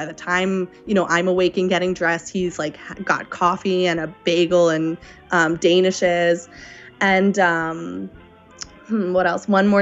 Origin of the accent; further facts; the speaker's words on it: Philadelphia, Pennsylvania, United States; Which was funny because we're from Philadelphia and he's from Seattle.